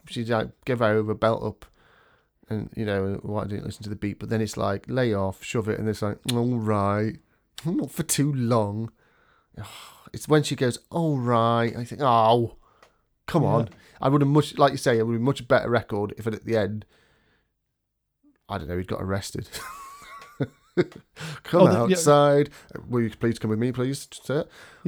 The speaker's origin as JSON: {"language": "English", "country": "United Kingdom", "said": "I mean, I'm British."}